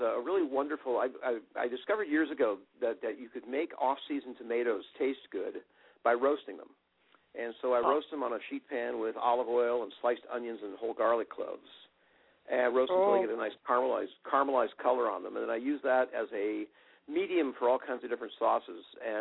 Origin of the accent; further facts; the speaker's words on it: Berkeley, California, United States; I'm from the Bay Area. I grew up near close to Berkeley. I went to UC Berkeley.